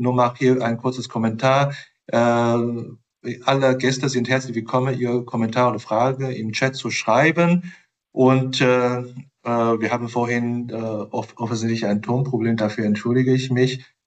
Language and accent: German; China; German is a second language; ich bin ja Chinese